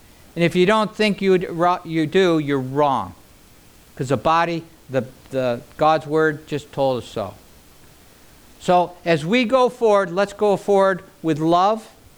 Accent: Auburn, New York, United States; I'm a hillbilly from Auburn, New York. That's what I am.

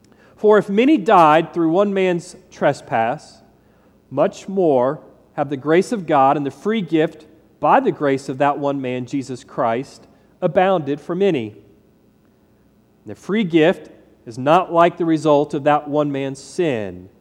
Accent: Titusville, Florida, United States; I grew up in Titusville, so Orlando was close for us.

